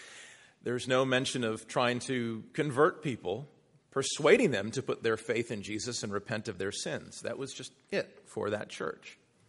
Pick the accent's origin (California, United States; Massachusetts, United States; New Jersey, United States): Massachusetts, United States; I was considering finding a way to move from Washington State back to my home state of Massachusetts.